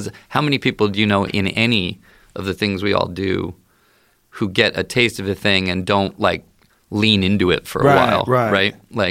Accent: Baltimore, Maryland, United States; Because I grew up in the Baltimore area. He was on DC radio. He was on DC 101.

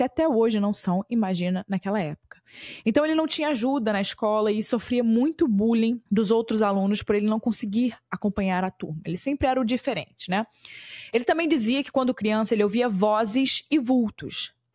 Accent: Rio de Janeiro, Brazil; que eu sou do Rio de Janeiro também

